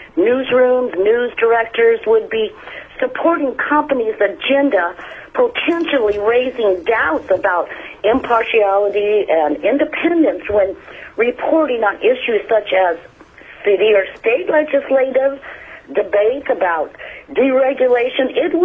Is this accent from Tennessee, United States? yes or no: no; Kasilof, Alaska, United States; I'm from Kosilos